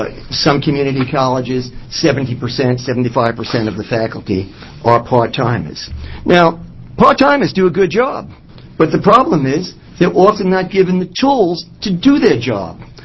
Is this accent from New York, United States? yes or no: yes; New York, United States; I will not talk, even though I'm from New York, I will not talk as quickly as my colleague.